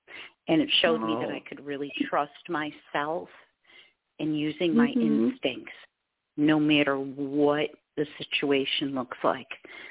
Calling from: Michigan, United States; Hi, I'm calling from Michigan.

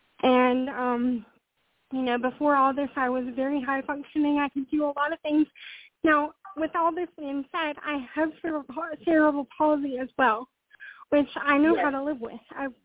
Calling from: Charlotte, North Carolina, United States; I'm calling from North Carolina.

